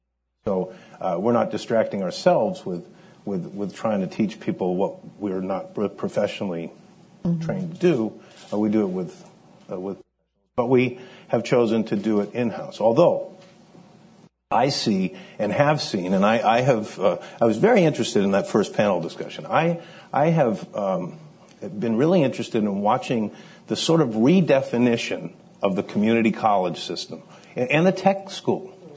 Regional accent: Rhode Island, United States; I'm from Rhode Island. It's a strange little place, and it is little.

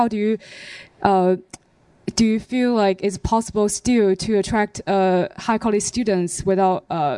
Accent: Colombia; English is a second language; I'm a student from Columbia. I'm studying economics and education.

